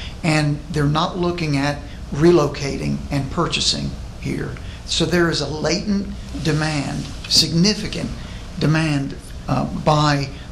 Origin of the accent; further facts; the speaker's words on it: Texas, United States; born there; I was born in Texas. I don't know where else anyone would want to consider retiring.